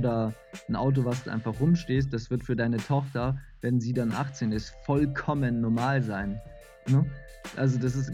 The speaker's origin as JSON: {"language": "German", "region": "Hamburg", "country": "Germany", "tie": "born there", "lives_now": "Ludwigsburg, Germany", "said": "Ich komme aus Ludwigsburg, gebürtig komme ich aber aus Hamburg, aus dem schönen Hamburg."}